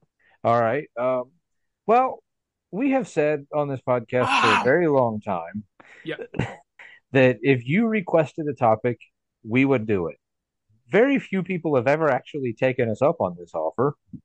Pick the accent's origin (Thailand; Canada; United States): Canada; no, I'm not. I'm French Canadian.